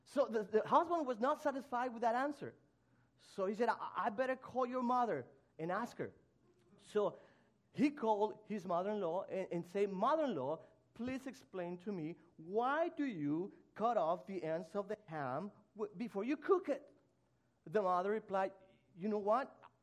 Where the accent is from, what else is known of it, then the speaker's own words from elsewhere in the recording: Mexico; English is a second language; I was born and raised in Mexico.